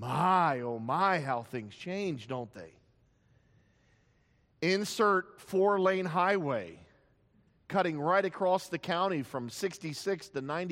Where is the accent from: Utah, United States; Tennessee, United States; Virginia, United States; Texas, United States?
Virginia, United States; West Springfield; was from West Springfield High School. And man, when I first heard that, I was like, yeah, that's my hometown.